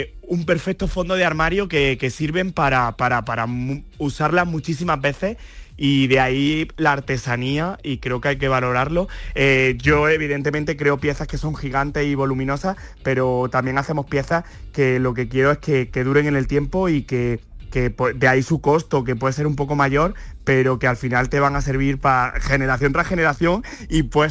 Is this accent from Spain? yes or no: yes; Córdoba, Andalusia, Spain; yo como diseñador cordobés